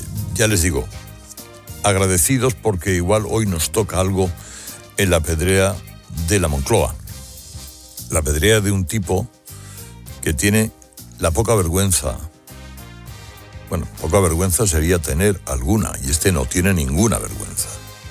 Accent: Spain

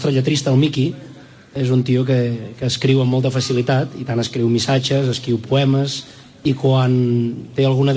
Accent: Barcelona, Catalonia, Spain; Sí, correcte, sóc de Barcelona.

